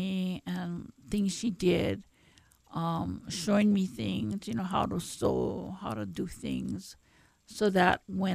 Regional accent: Kalihi, Hawaii, United States; I grew up in Kalihi. A rough town.

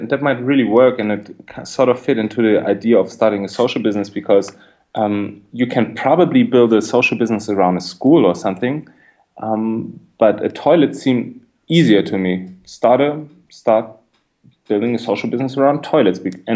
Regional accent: Berlin, Germany; You know, I grew up in East Berlin, and my mom is actually from the East, and I was born before the wall was down.

